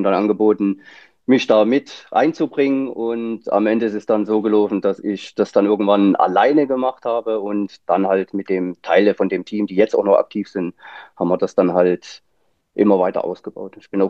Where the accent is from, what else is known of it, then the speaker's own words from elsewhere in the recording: Leipzig, Saxony, Germany; ich komme aus Leipzig, schön Sachsen.